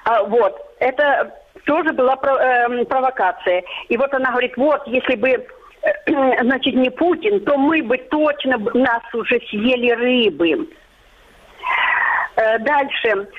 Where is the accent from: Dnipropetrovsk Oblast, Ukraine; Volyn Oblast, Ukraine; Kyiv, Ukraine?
Kyiv, Ukraine; Я сама бывшая киевлянка.